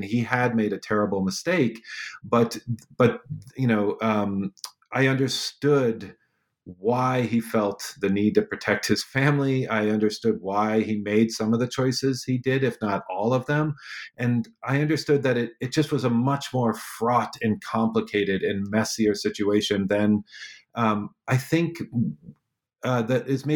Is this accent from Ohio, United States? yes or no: yes; Ohio, United States; I grew up in Northeast Ohio.